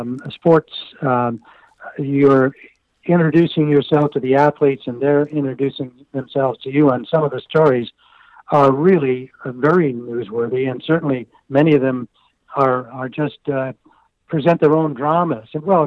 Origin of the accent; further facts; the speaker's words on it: Canada; as much as I grew up in Canada and did lots of hockey broadcasting earlier in my career